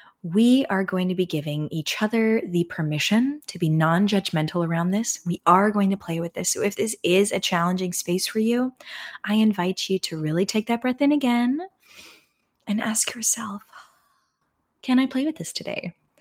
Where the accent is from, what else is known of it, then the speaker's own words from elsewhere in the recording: United States; I'm going to speak to my American audience because I am coming to you as an American